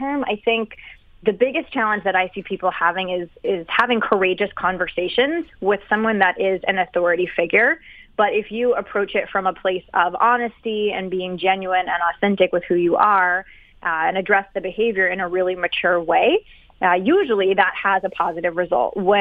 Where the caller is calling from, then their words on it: Philadelphia, Pennsylvania, United States; I live in downtown Philadelphia.